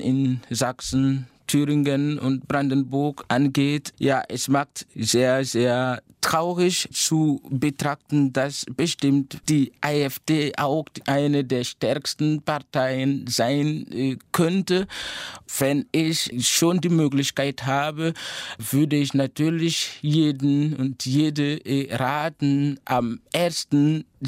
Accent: Burkina Faso; first language Mooré; German is a second language; Es gibt auch Lieder, die aus Französisch, Deutsch und Moré, meiner Muttersprache, bestehen.

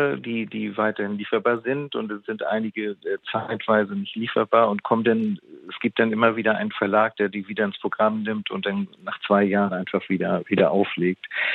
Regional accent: Hamburg, Germany; now in Lisbon, Portugal; Ja, ich komme aus Hamburg, aus einer Familie, wo die Wände alles eigentlich Bücherwände waren

